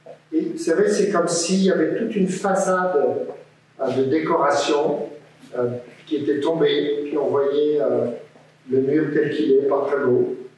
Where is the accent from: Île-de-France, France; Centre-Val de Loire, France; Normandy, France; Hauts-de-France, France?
Normandy, France; born there; moi, je suis né donc en France, en Normandie.